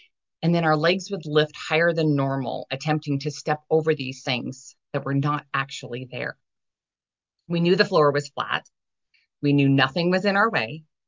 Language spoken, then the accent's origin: English; Montana, United States; I grew up in Montana in the 80s.